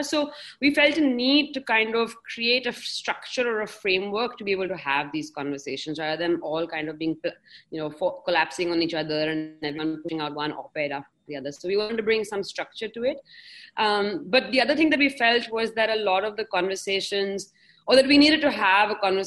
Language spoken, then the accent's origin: English; Delhi, India; I'm from Delhi and I have spent most of my professional life in Delhi.